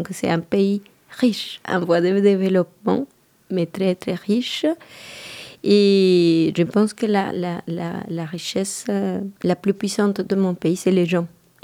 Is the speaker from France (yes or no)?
no; Colombia; French is a second language; Donc, oui, ben, je viens de la Colombie, un pays d'Amérique du Sud. Du nord de l'Amérique du Sud.